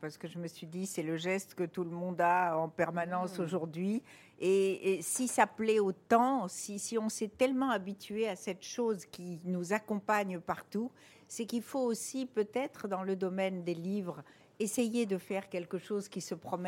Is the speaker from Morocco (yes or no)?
yes; Morocco; Moi, je suis marocaine